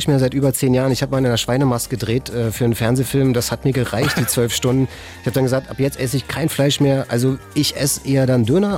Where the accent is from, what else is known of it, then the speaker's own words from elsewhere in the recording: Berlin, Germany; Also wir sind ja, wenn wir in Berlin aufgewachsen sind, wir waren so dermaßen orientiert in den Westen.